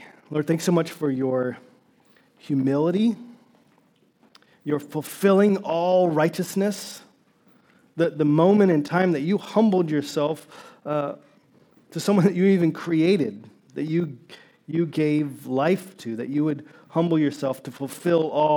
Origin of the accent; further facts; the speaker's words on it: Tennessee, United States; also born or lived in Georgia, United States; So I grew up in Tennessee and Georgia and South and the East.